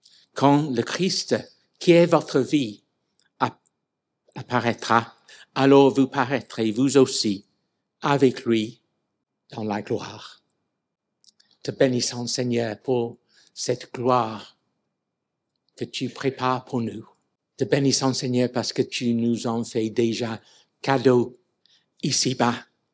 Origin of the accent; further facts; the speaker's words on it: England, United Kingdom; French is a second language; de ma double nationalité. Je reste anglais, et il y a des traits évidents de mes origines. Donc, mon accent